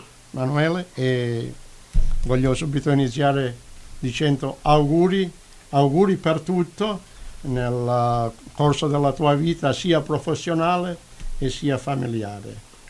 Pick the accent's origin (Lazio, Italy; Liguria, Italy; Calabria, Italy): Calabria, Italy; noi siamo calabresi, sia io che Giuliana